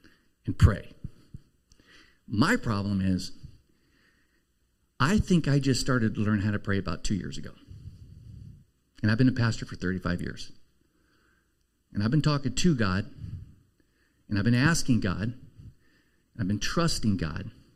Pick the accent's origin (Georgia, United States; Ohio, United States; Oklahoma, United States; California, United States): California, United States; Oakland; I grew up in East Oakland by two raging pagans.